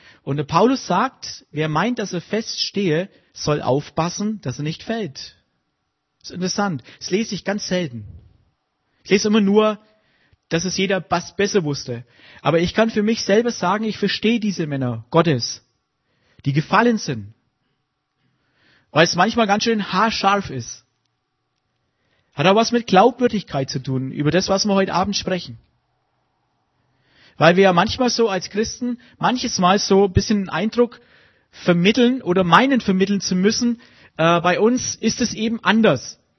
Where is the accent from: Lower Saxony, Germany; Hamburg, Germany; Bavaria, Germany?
Bavaria, Germany; accent: Franconian; ich spreche Fränkisch, auch nicht Deutsch. Und es fällt mir manchmal schwer.